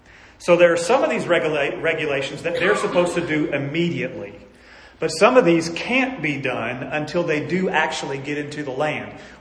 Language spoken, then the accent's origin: English; Birmingham, Alabama, United States; I'm from Birmingham, Alabama. There's a lot about me, if any of you know me, that is wrapped up in my identity being from Alabama. Okay? I got this crazy accent.